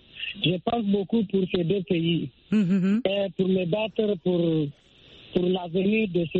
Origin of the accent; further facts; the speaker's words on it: Niger; now in Accra, Ghana; Je suis originaire du Niger, mais de l'armée ghanéenne.